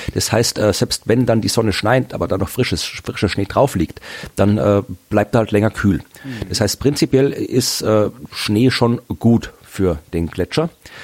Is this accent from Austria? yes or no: yes; Austria; Also das machen wir Österreicher ja gerne